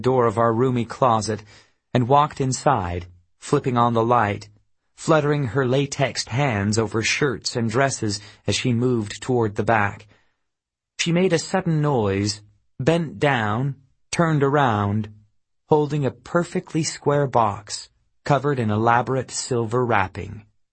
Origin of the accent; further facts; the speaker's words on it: Missouri, United States; I thought, I am a boy from Missouri, flying across the ocean with people who've seen much more than I have.